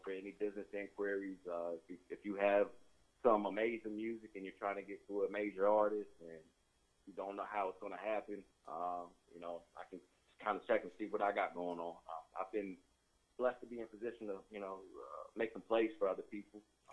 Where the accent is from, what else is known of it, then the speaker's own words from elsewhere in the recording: Bell City, Virginia, United States; also born or lived in Atlanta, Georgia; I am from Bell City, Virginia, by way of Atlanta, Georgia.